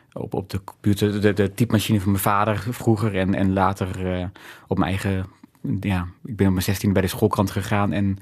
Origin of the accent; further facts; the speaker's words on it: Groningen, Netherlands; toen ik als jongeling bij het NNT in Groningen, waar ik vandaan kom, speelde.